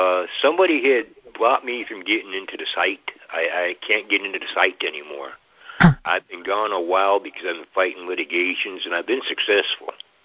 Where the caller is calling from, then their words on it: Georgia, United States; Yeah, John, how you doing?